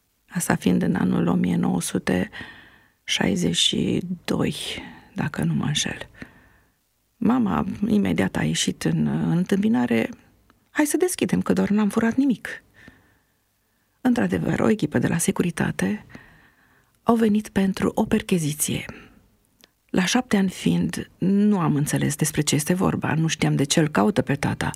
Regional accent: Cluj-Napoca, Cluj County, Romania; also born or lived in Bacău; Îmi aduc aminte perioada când, la 4 ani, am plecat în Cluj. Deci m-am născut în Bacău.

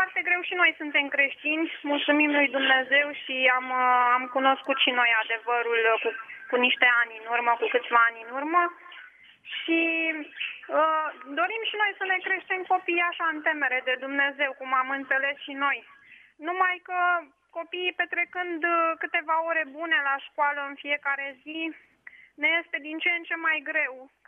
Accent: Bucharest, Romania; și sunt din București.

